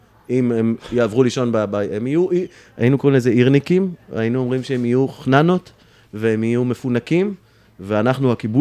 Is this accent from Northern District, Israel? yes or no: yes; Yasur, Northern District, Israel; אני קיבוצניק מקיבוץ יסעור.